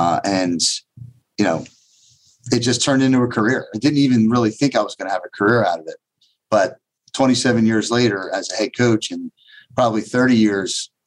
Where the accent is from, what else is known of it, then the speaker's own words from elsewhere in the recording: Philadelphia, Pennsylvania, United States; Yeah, I grew up in the Roxborough, Manayunk area of Philadelphia.